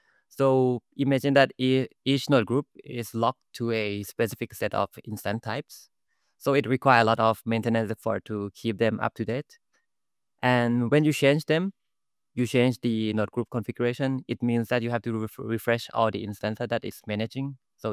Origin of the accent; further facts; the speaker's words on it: Bangkok, Thailand; I'm in my hometown, Bangkok, Thailand.